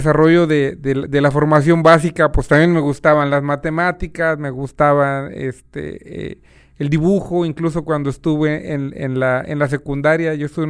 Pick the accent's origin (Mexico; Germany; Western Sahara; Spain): Mexico; Mexico City; born there; also born or lived in Cuernavaca; now in Monterrey, Mexico; yo nací en la Ciudad de México porque pues, en ese momento ahí estaba mi familia, pero realmente soy, yo te diría que guerrerense por adopción. Y luego, pues, cambié de ciudad, estuve un tiempo en Cuernavaca, Morelos, ahí estuve estudiando la preparatoria. Luego me vine aquí a Monterrey a terminar la prepa